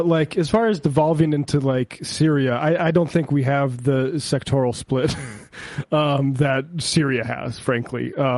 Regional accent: North Dakota, United States; my home state, North Dakota, has had issues with white supremacists forming little enclaves and taking places over.

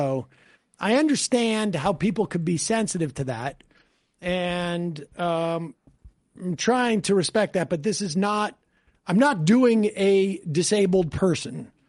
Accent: Worcester, Massachusetts, United States; Why am I going to Springfield? I grew up in Worcester. I don't need to go to see a worse version of Worcester.

